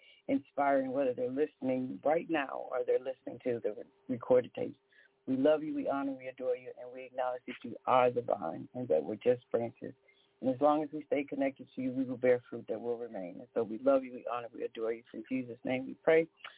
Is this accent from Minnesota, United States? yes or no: yes; Minnesota, United States; Over the weekend, I had the blessing to able to go to my hometown, Minnesota.